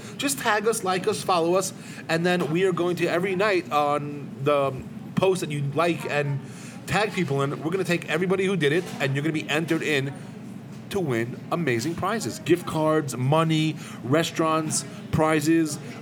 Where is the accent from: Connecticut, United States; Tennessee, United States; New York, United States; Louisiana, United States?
New York, United States; Queens; But see, that's Brooklyn. I grew up in Queens, so Queens Pita on Main Street has fantastic donuts.